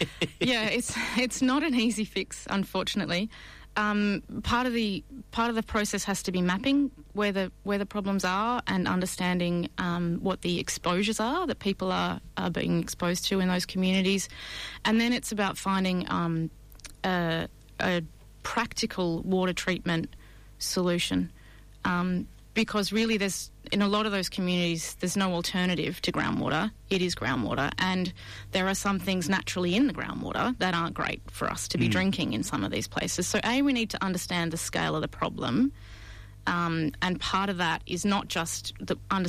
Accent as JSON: {"language": "English", "town": "Mount Gambier", "region": "South Australia", "country": "Australia", "said": "But I came from Mount Gambier in South Australia, which is a limestone karstic environment, and the water there, the groundwater, was very clear and blue, and it was our drinking water"}